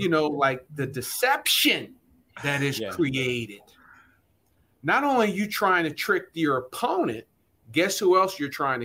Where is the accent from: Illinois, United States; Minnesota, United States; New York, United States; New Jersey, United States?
New Jersey, United States; Trenton; also born or lived in Lower Bucks County, Pennsylvania; I grew up in Trenton, New Jersey, and in Lower Bucks County, wanting to play for Buddy Ryan.